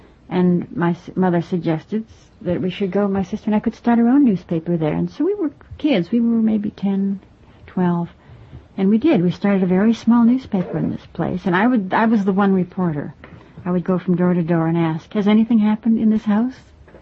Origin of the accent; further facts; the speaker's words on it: Ann Arbor, Michigan, United States; I grew up in Ann Arbor, Michigan, and my father taught chemistry at the university there.